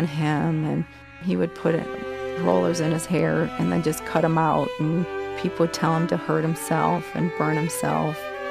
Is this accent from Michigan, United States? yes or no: yes; Monroe, Michigan, United States; I'm from Monroe, Michigan.